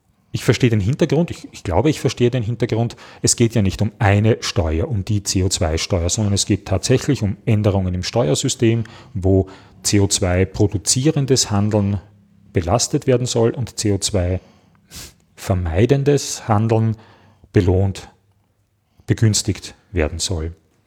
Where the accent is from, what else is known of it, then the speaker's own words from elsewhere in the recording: Vienna, Austria; Ich als Wiener kann leicht kein Auto haben.